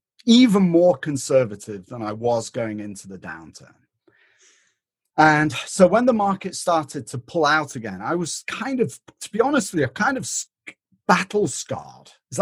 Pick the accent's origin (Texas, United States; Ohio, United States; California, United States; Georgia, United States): Texas, United States; Lubbock; What makes you think I'm British? Right? I'm from Lubbock, Texas.